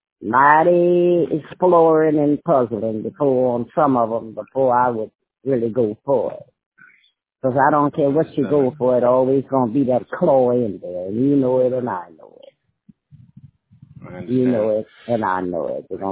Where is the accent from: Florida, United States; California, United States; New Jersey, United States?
Florida, United States; He was a truck driver, hard working fellow, took care of his family. I came from Florida.